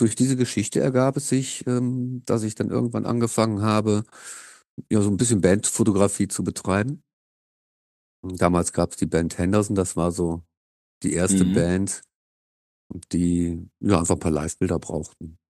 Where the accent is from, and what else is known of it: Haan, North Rhine-Westphalia, Germany; born or raised there; also born or lived in Hilden